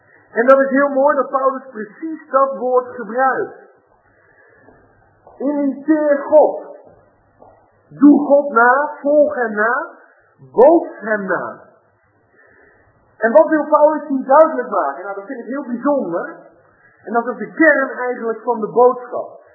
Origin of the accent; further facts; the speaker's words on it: South Holland, Netherlands; Ik ben geboren in het Westland, dat is vlakbij de kust.